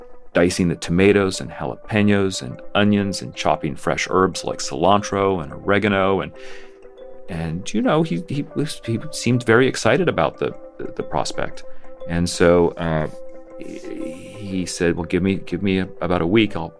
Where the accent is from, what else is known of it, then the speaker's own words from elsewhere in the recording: Colorado, United States; And you know, growing up in Colorado, this is not how we ate burritos.